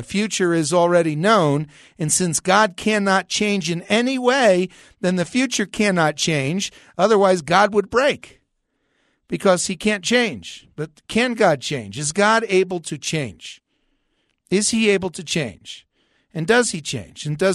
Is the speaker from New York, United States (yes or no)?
no; New Jersey, United States; Chris, and you and I grew up in New Jersey, and we talked a couple times on the air.